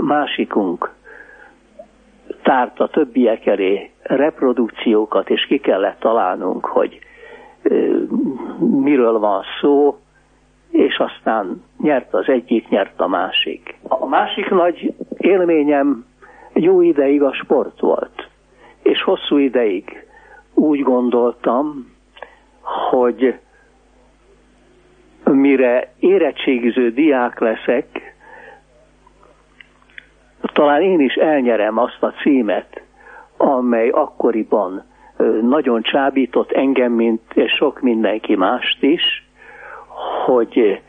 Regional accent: Budapest, Hungary; A külső angyalföldön születtem, és ott nőttem fel.

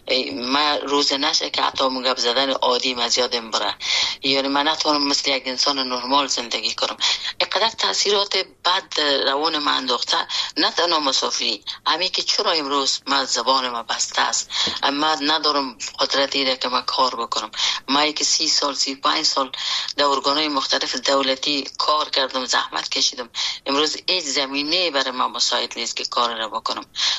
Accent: Afghanistan; now in Iran; وقتی که ما در ایران از افغانستان آمدم

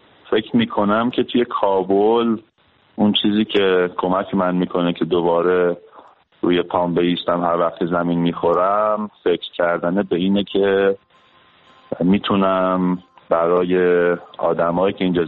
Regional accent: Iran; من به عنوان یه ایرانی

